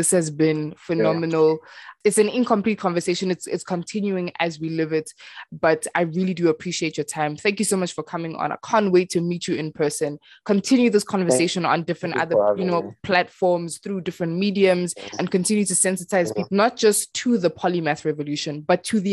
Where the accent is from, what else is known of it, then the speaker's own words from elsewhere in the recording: DR Congo; also born or lived in South Africa; I'm from the Congo, yes. Born in South Africa, though.